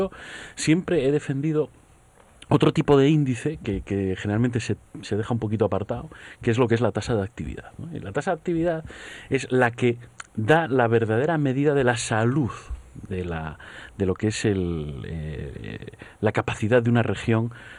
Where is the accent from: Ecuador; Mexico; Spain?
Spain; Asturias; Somos pocos los asturianos que trabajamos, yo me incluyo, aunque sea político, somos pocos los asturianos que trabajamos con respecto a los asturianos que somos.